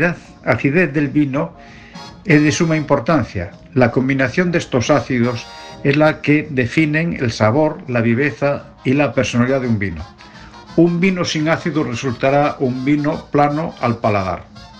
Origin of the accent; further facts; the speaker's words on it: Ribeiro, Galicia, Spain; born there; Yo, que nací en el Ribero, los únicos ingresos de la casa era la venta del vino.